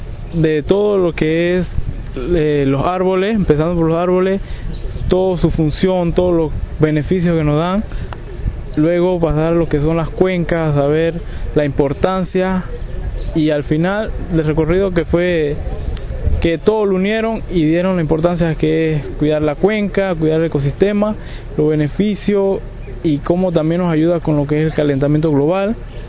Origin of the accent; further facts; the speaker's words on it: Panama; vengo de la cuenca del Chagre.